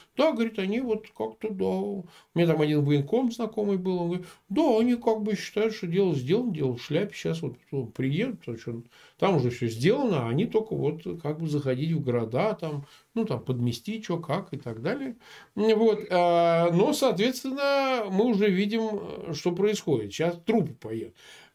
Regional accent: Samara, Samara Oblast, Russia; Сам я родом из Самары, родился я в Куйбышеве.

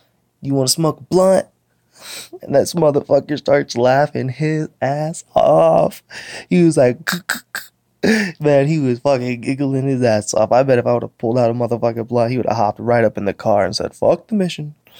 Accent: Michigan, United States; moved away; also born or lived in Detroit; I'm from Michigan, all right? Born in Detroit, lived outside of Detroit in like a small little town, and I was in Cub Scouts.

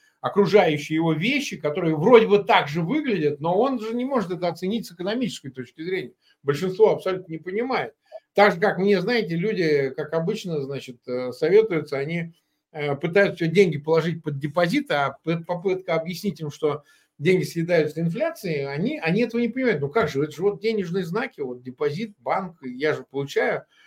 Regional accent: Samara, Samara Oblast, Russia; я родом из Самары, бывшего Куйбышева

